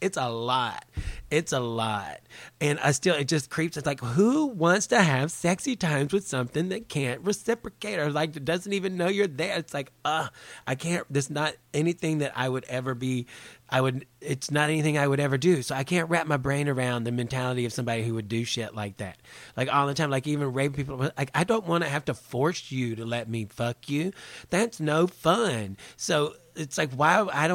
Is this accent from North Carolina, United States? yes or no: yes; Charlotte, North Carolina, United States; I grew up right outside of Charlotte, and it pretty much was like the buckle of the Bible Belt when I was living there.